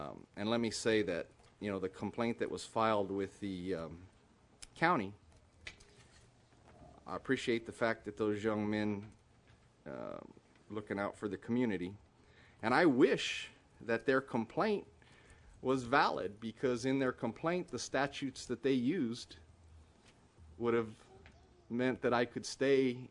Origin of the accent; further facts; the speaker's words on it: Reedley, California, United States; And I'm always proud to tell people that I'm from Reedley, that I represent Reedley.